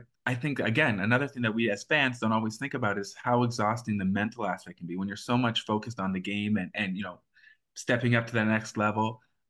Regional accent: Hamilton, Ontario, Canada; from growing up in the Italian neighborhood in Hamilton

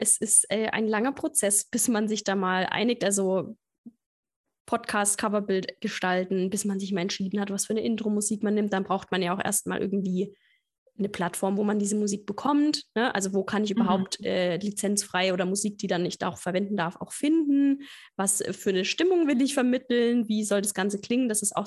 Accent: Bavaria, Germany; wie man bei uns in Franken sagt

